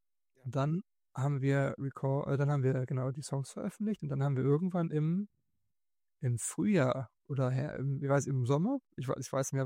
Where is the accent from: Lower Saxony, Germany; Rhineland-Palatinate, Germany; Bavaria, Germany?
Lower Saxony, Germany; Buxtehude; Ich komme eigentlich auch aus Buxtehude.